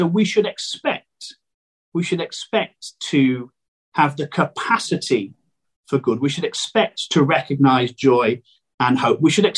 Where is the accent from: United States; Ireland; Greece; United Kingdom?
United Kingdom; And I've realized that I'm British